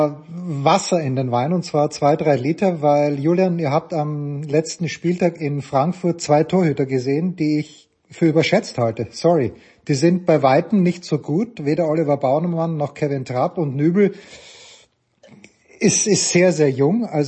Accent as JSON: {"language": "German", "country": "Austria", "said": "für mich als Österreicher"}